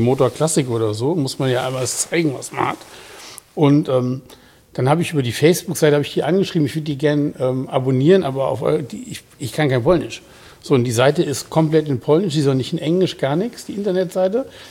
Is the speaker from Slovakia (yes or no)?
no; West Germany, Germany; aber ich als Westdeutscher habe ja gar keine Chance.